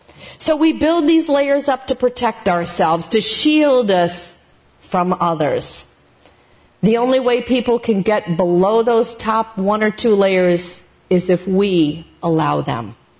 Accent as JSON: {"language": "English", "town": "Toledo", "region": "Ohio", "country": "United States", "tie": "born or raised there", "said": "I have lived in the Toledo area almost all my life. I grew up over in West Toledo, went to McKinley, which is no longer there, DeVilbiss, which is closed."}